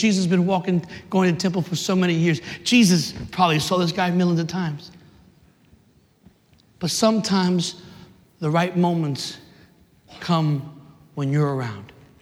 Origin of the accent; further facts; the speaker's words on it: Brooklyn, New York, United States; also born or lived in Staten Island / Manhattan; to Staten Island, all right? For 15 years. That's how we sound in Staten Island. For 15, and then born and raised in Brooklyn. Brooklyn, that's my place. And then Manhattan for 2 years.